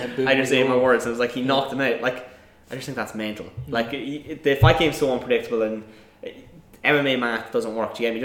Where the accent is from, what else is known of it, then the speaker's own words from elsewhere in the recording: Ireland; Okay, a lot of people now, because we're Irish and all that, we're on the Conor McGregor bandwagon.